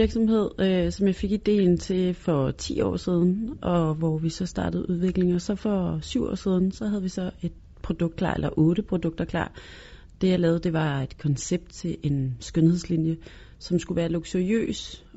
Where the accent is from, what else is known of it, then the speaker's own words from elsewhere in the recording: Jutland, Denmark; fordi jeg voksede op i Jylland